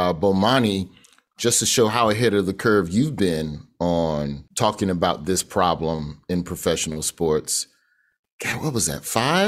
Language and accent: English; Alabama, United States; moved away as an adult; as a Black person growing up in Alabama, racism is a very insular experience